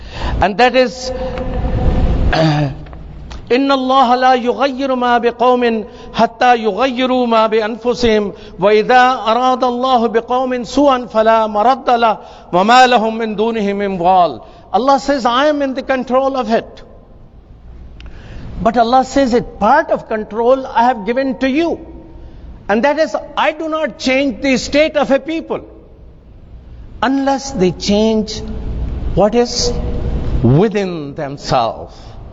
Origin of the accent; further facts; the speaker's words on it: Canada; Sometimes people ask you this question, are you Canadian first or a Muslim first? I tell them, take a break.